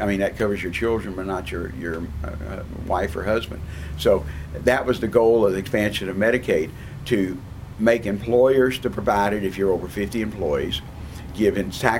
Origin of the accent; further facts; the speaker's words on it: Houston, Texas, United States; I grew up in Houston, was born here.